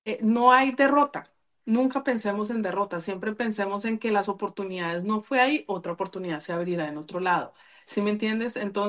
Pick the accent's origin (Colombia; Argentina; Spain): Colombia; mi país siempre ha sido donde yo nací, que es Colombia, y soy colombiana y voy a ser colombiana toda mi vida. Yo estoy en otros países prestados.